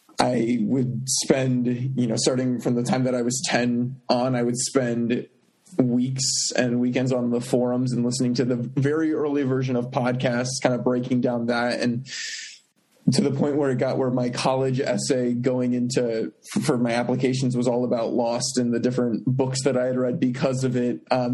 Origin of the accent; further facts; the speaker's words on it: Holly, Pennsylvania, United States; So I'm from Pennsylvania in the Poconos, right outside Scranton. And so growing up, I kind of was forced to be an Office fan just by proximity. And, you know, it was a pretty small town.